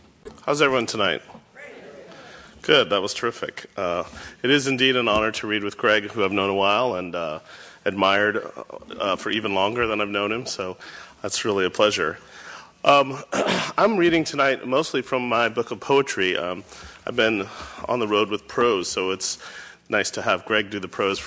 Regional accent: Topeka, Kansas, United States; growing up in Topeka, Kansas, like I did in part, Linda Brown played piano at my church and sang, and I knew her growing up.

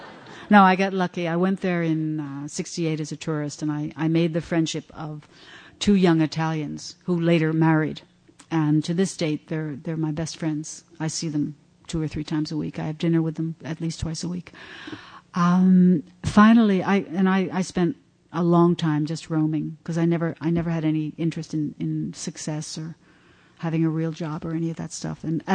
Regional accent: United States; moved away as an adult; because even I, as an American who has not lived in this country for 40 years and will never live in this country again

